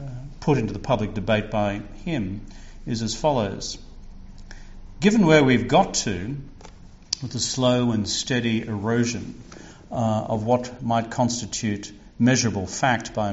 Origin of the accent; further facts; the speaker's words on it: Australia; My observation as an Australian